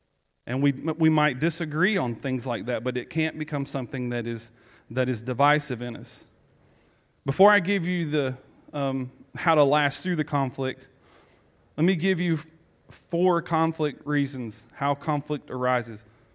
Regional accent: Georgia, United States; accent: South Georgia; I don't know how it got from my South Georgia accent through Siri.

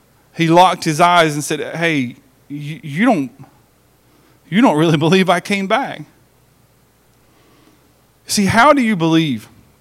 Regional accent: Johnson City, Tennessee, United States; born there; On November 8th, 1974, I was born in Johnson City, Tennessee

